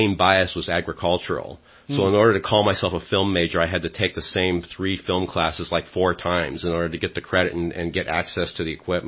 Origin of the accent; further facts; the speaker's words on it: Idaho, United States; also born or lived in Seattle, United States; I was born in Seattle, actually. But I guess my movie fanaticism kind of caught hold when I was in a serious way, probably in junior high or high school, which was in the wilderness of Idaho.